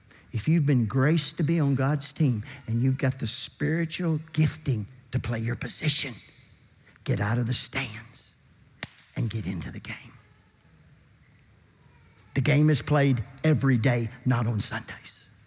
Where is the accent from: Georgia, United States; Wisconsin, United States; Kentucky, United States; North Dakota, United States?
Kentucky, United States; I grew up in Kentucky wanting to be a point guard for the University of Kentucky.